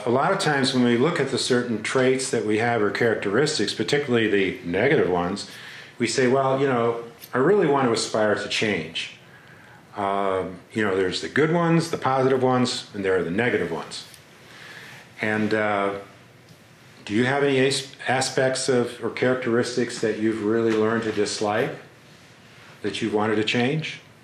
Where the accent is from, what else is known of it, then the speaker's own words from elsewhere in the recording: Asheville, North Carolina, United States; I'm an American, I'm a North Carolinian, I'm an Asheville-ian.